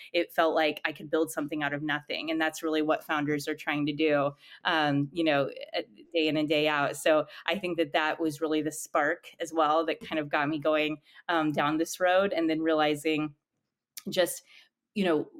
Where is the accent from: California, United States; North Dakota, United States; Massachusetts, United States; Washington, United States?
North Dakota, United States; born and raised, on the Turtle Mountain Chippewa Reservation in North Dakota on the Canadian border. So I'm Native American, and I would grow up going back and forth between these two worlds of like very rural countryside, and more of an industrial farming town.